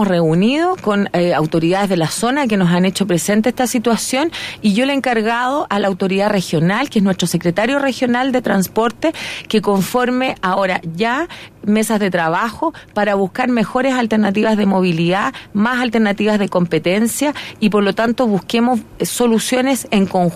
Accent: Chile; como ciudadanos, como responsables, como chilenos y chilenas, como dicen, tenemos que asumir

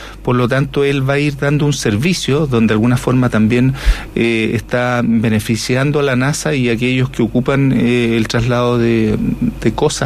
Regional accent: Chile; como chileno, básicamente, o como extranjero

